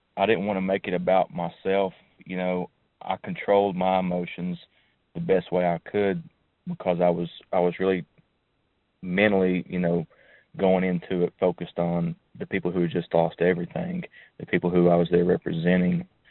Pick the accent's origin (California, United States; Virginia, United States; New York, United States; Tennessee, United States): Tennessee, United States; Hamblin; I was born and raised in Hamblin, which is about 25 miles from the Smoky Mountains. It's in the valley. But we grew up in those mountains all of our lives.